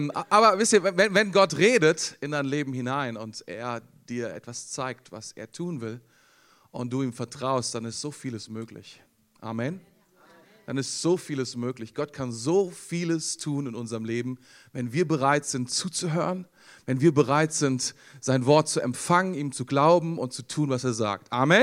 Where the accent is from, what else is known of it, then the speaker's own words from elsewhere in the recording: Mainz, Rhineland-Palatinate, Germany; ich komme aus Mainz zusammen mit meiner Frau. Wir leiten dort die Basis, die ist nun 10 Jahre alt.